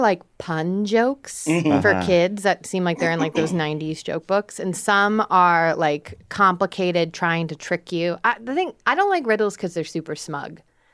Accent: Massachusetts, United States; I'm from Massachusetts.

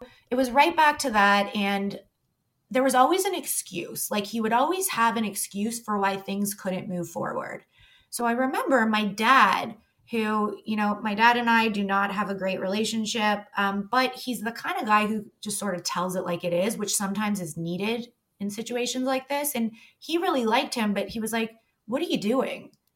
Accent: Toronto, Ontario, Canada; Like you're a 416er because I grew up in Toronto.

